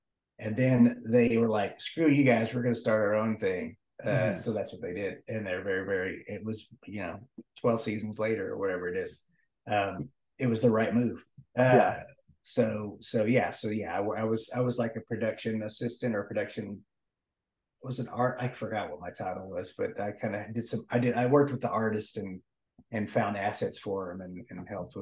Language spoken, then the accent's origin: English; Dallas, Texas, United States; I started working on that in Dallas, Texas, which is where I'm from. I'm from Texas originally